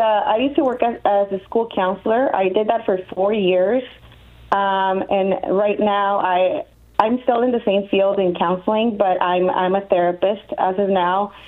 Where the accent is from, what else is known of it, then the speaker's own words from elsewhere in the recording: San Luis, Arizona, United States; I'm from San Luis, Arizona. It's a very small town here in Arizona, close to Yuma.